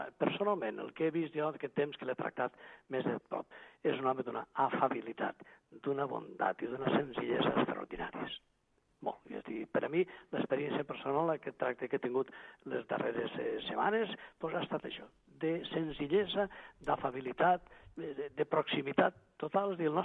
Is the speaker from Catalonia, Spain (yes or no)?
no; Benicarló, Valencian Community, Spain; Els d'allà de Benicarló, el meu poble